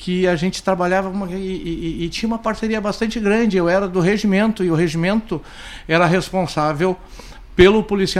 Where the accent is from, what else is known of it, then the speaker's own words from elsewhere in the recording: Santa Maria, Rio Grande do Sul, Brazil; now in Porto Alegre, Brazil; Mas eu também não sou daqui. Né? Como a gente estava falando, Luiz, eu sou da Santa Maria da Boca do Monte.